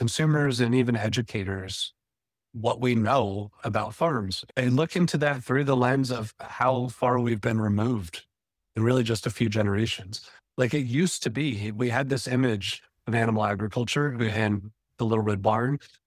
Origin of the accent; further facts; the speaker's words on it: Texas, United States; And even growing up in Texas, to what Scott said at the start, I had family members who worked on factory farms. I grew up eating hogs and riding horses and shooting guns and all this kind of stuff.